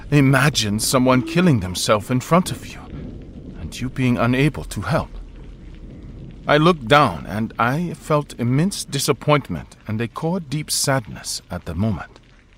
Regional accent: Mumbai, Maharashtra, India; returning to my hometown of Mumbai.

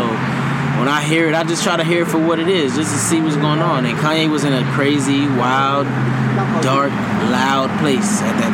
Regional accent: North Miami, Florida, United States; We grew up together right in North Miami.

